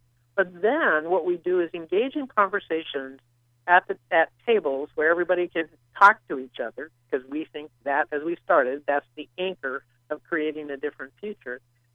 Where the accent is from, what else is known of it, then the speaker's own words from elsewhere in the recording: Long Beach, California, United States; I grew up in Long Beach, California